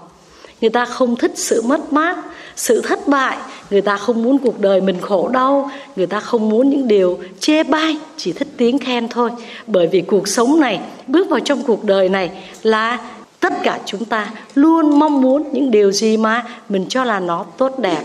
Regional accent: Southern Vietnam, Vietnam; Tại vì là ở trong miền Nam thì sao? Quê em hai mùa mưa nắng thôi.

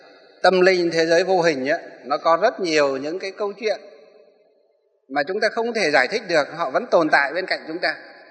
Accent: Hòa Bình, Vietnam; Nhưng nhiều nơi, ở trong quê tôi cũng vậy, trong Hòa Bình quê tôi, một số Phật tử ở trong Kim Bôi ra vừa nói vừa khóc với chúng tôi

